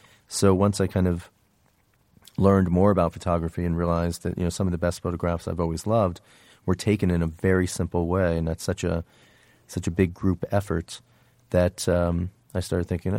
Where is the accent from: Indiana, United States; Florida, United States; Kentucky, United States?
Indiana, United States; You know, where I grew up in Indiana, there was no fashion business. There really was no fashion.